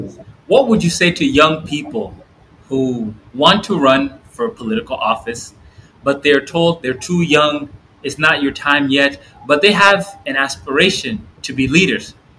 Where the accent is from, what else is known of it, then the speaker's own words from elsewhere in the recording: Upper Nile, South Sudan; I'm not from Lake State, I'm from Upper Nile